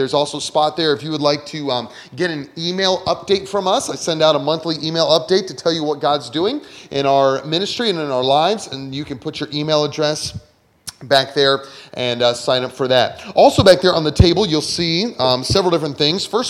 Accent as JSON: {"language": "English", "region": "Pennsylvania", "country": "United States", "tie": "born or raised there", "said": "I did some growing up in Southwest, about an hour southwest of Pittsburgh. Still in the hills and some beautiful country."}